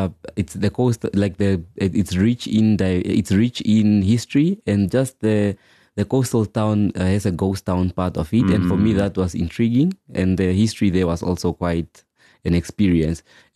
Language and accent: English; Ondangwa, Oshana, Namibia; For me, it's I take it back to my hometown, Ondangwa.